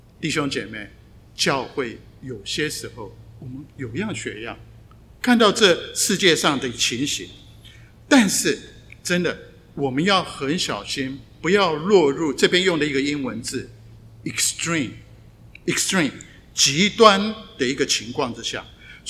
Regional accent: Taiwan; 我从台湾来，

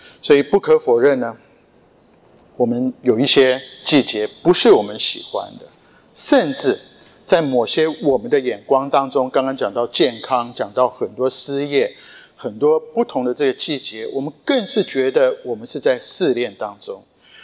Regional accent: Japan; first language Japanese; Chinese is a second language; 因为我小时候一段时间是在日本长大，我第一个会说的语言是日文

